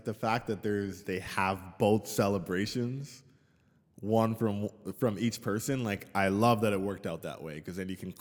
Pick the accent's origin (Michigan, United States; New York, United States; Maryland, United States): Maryland, United States; Baltimore; Like, I'm from Baltimore. We celebrate like that.